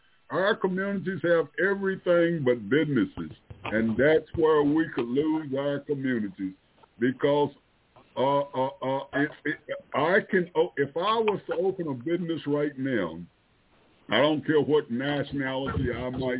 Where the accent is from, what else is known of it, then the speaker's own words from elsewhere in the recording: Delaware, United States; And Delaware is only 100 miles from Washington, D.C., and it's my hometown. It's where I was born.